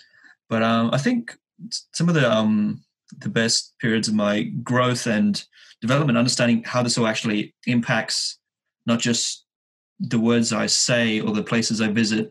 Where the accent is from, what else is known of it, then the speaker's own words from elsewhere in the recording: Sydney, New South Wales, Australia; I grew up in Sydney, despite whatever accent I may give to other people. I grew up in Sydney, in Southwest Sydney, the safest place in Sydney.